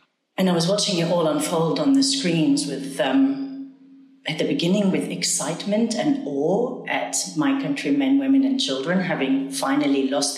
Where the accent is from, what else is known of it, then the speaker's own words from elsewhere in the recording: Homs, Homs Governorate, Syria; My family were living in Damascus at the time. All of my extended family were there. We're from Bab Amr